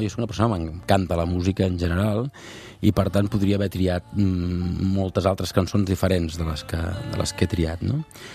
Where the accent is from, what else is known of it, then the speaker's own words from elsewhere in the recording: Sant Joan Despí, Catalonia, Spain; also born or lived in Molins de Rei; néixer a Molins de Rei, a la clínica del Sacre Cor de Molins de Rei, que és on naixíem tots els nens de la meva època de la comarca, perquè és on hi havia la clínica, però bueno, soc de Sant Joan d'Espí, la família vivia allà a Sant Joan d'Espí